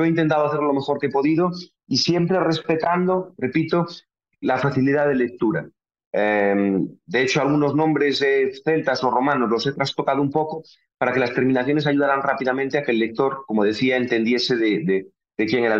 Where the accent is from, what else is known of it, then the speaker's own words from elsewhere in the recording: Galicia, Spain; yo tenía el concepto, como muchos gallegos, de que el marisco no era apreciado hasta una cuestión de mediados del siglo XX.